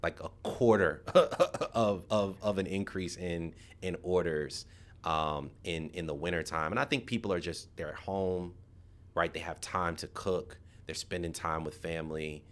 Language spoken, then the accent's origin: English; Bowie, Maryland, United States; Annapolis is big. I grew up in Bowie. So I grew up driving to Annapolis to get access to everything.